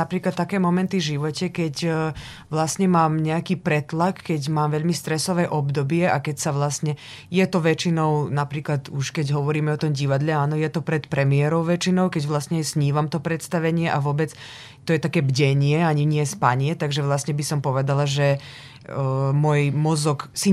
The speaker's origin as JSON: {"language": "Slovak", "country": "Serbia", "said": "u nás v Srbsku, už keď sme v Srbsku, tak budeme hovoriť o našej krajine"}